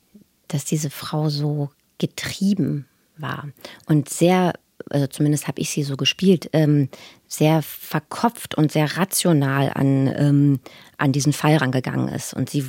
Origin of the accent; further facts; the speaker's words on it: Berlin, Germany; Ich bin in Wilmersdorf aufgewachsen und meine ganze Familie hat in einer Straße gewohnt.